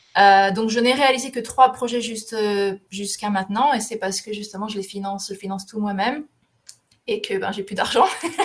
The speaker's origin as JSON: {"language": "French", "country": "France", "said": "Et oui, je viens de France aussi."}